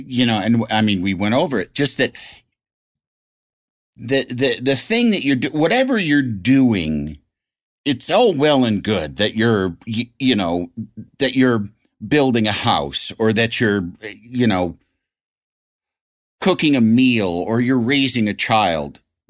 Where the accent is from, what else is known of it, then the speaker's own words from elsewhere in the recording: Illinois, United States; My hometown has me and Dennis Hastert. So I was always sort of second